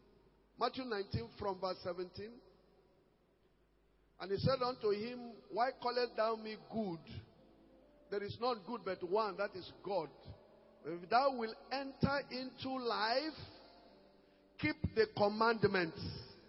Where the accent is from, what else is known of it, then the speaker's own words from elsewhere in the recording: Borno, Nigeria; Shalom, sir. … from Eduguri, Borno State.